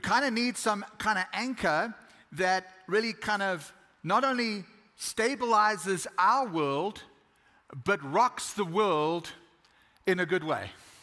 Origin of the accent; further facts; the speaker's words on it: South Africa; now in Brownwood, United States; me in Brownwood, Texas. Like maybe he's still got to show me something more, but we'll get there. We moved from South Africa about 8 years ago, and we are super, super blessed.